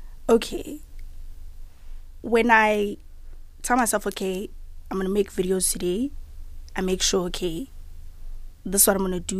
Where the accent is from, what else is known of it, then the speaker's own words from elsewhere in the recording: Cape Town, Western Cape, South Africa; And yeah, I'm from Cape Town, Ekhayelitsha.